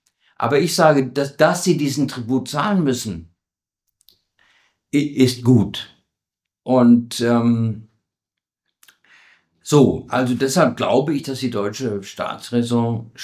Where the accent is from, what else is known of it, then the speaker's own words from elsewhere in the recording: England, United Kingdom; now in Germany; wenn ich an England denke, meine Heimat